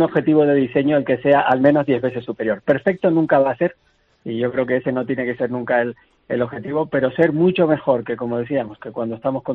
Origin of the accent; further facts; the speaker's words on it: Canary Islands, Spain; accent: Canarian; tengo acento canario